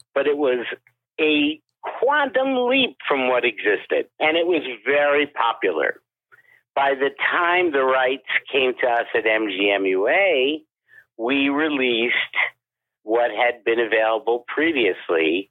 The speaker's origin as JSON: {"language": "English", "region": "New York", "country": "United States", "tie": "born or raised there", "said": "I grew up in New York, where they showed Singing in the Rain, which is a 103-minute film, in a 90-minute time slot."}